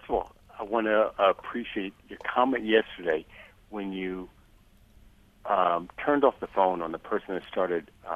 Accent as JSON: {"language": "English", "region": "New Jersey", "country": "United States", "tie": "born or raised there", "lives_now": "Rochester, United States", "said": "I'm almost 60 years old. I'm in Rochester now. I grew up in New Jersey."}